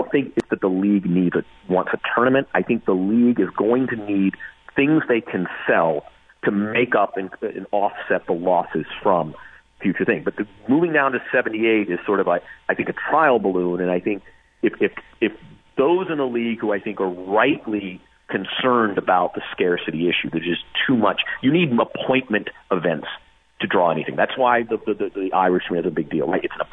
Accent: Atlanta, Georgia, United States; I grew up in Atlanta, so I was up in the Hawks

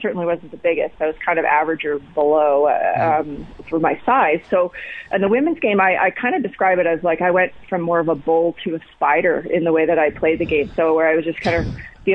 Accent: Saskatchewan, Canada; growing up in Saskatchewan, I didn't have any female role models

